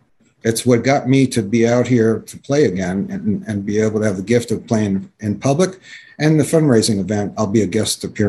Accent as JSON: {"language": "English", "region": "New York", "country": "United States", "tie": "born or raised there", "said": "My buddy said, you don't have to mention you're from New York, but the thing is, growing up in New York is Carnegie Hall"}